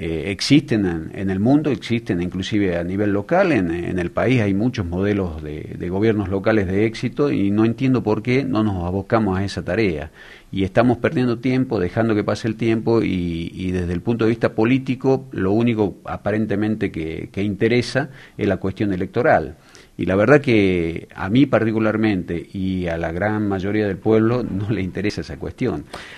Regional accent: Argentina; Somos los argentinos, acá los últimos años hay distintos signos políticos

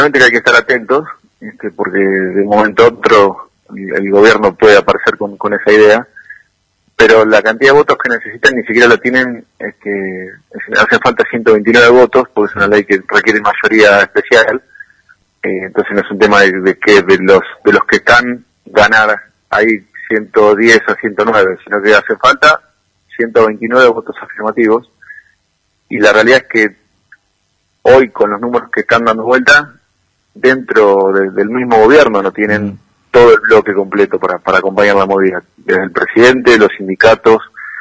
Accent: Argentina; más allá de que somos argentinos y amamos el fútbol

